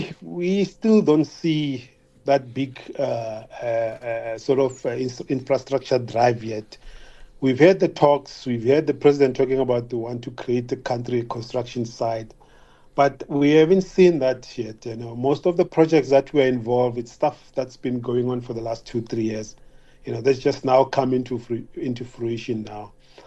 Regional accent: South Africa; We are proudly South African.

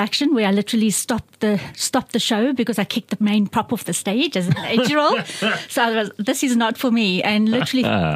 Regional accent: South Africa; we couldn't have full-time employment as a South African in the dark days of apartheid.

